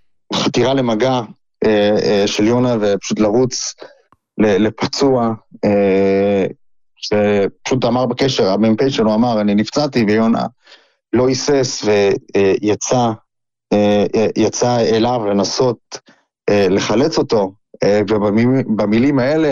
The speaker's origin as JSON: {"language": "Hebrew", "town": "Modiin", "region": "Central District", "country": "Israel", "tie": "born or raised there", "said": "אנחנו גדלנו במודיעין"}